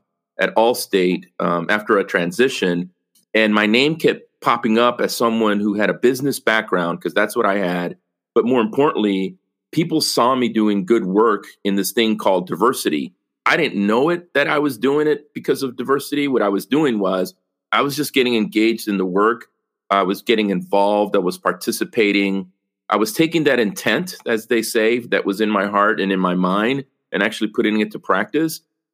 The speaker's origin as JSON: {"language": "English", "region": "San Salvador", "country": "El Salvador", "said": "Originally, I'm from San Salvador, El Salvador."}